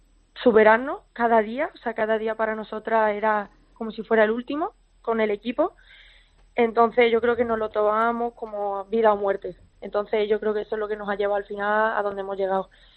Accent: Málaga, Andalusia, Spain; also born or lived in United States; Yo siempre me he criado en España, en Málaga. Echaba de menos mi tierra

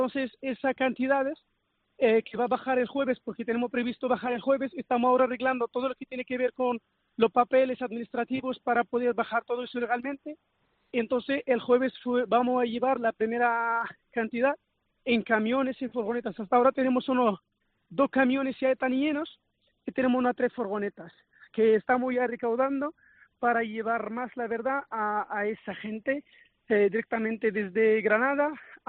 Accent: Morocco; Yo soy de la zona afectada, entonces en mi pueblo fueron 6,8 grados en mi pueblo.

